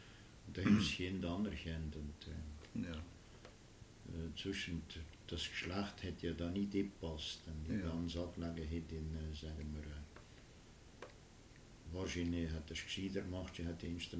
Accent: Biel, Bern, Switzerland; born there

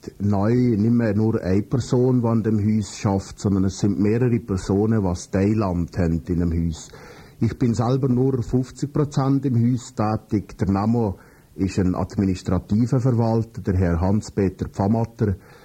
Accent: Bürchen, Valais, Switzerland; Ich bin in Birchow aufgewachsen und habe da Schule besucht. Nachher jetzt Fisch die Orientierungsschule. Das Kollegium in Brieg, ich habe dann 1984 Matura gemacht, bin nach Freiburg gegangen, habe 5 Jahre in Freiburg Theologie studiert

